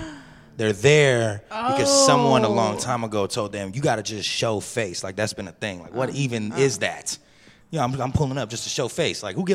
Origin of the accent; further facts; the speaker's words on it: Santa Ana, California, United States; this ideology is a huge reflection of the fact that I'm from Santa Ana, because that's just a thing in Santa Ana, whether you're a rapper or not.